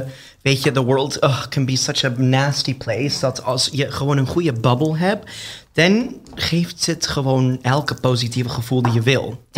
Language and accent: Dutch; United States; first language English; Dutch is a second language; ik ben Amerikaans. Dus daarom als ik naar Engels switcht, daarom.